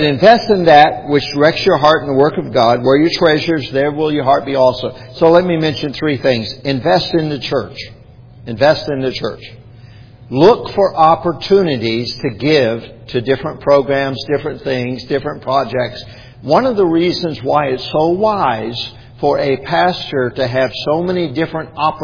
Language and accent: English; Bible Belt, United States; now in Oregon, United States; I grew up in the Bible Belt where there was nothing like that on a Sunday.